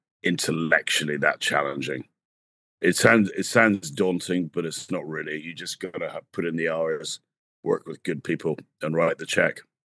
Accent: London, United Kingdom; There's London, which is my hometown, so that's an important one.

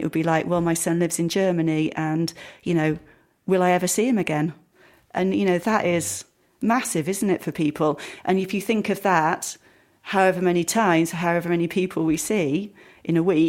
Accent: Wales, United Kingdom; also born or lived in Sheffield; I was born in Sheffield and only lived there till I was about 5 or 6, and then had a bit of a moving around the country childhood because my dad worked for the steel industry. So spent a bit of time in South Wales, then North Wales, then back to South Wales

